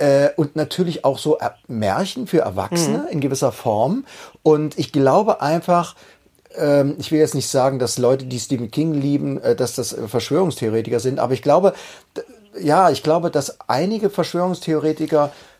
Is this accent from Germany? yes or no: yes; East Germany, Germany